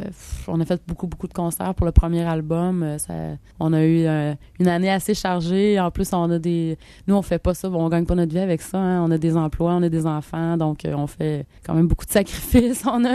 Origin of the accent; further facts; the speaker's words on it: Quebec, Canada; On vient de la région de Portneuf, qui est une belle petite région. À peu près à 20 minutes de Québec, sur le bord du fleuve. Donc, on habite sur une ferme proche de notre ami Médée, qui a sa ferme aussi.